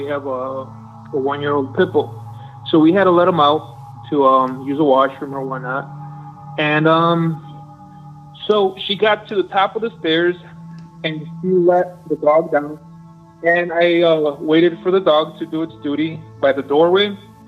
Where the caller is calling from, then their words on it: Chicago, Illinois, United States; I'm calling you from Chicago.